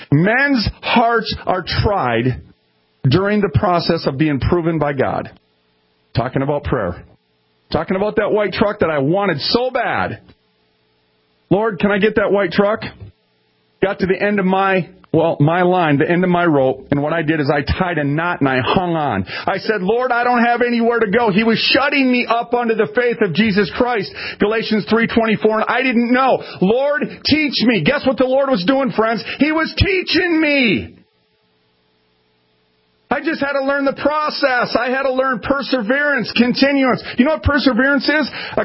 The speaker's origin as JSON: {"language": "English", "town": "Minneapolis", "region": "Minnesota", "country": "United States", "said": "I'm from North Minneapolis. I'm still a young man."}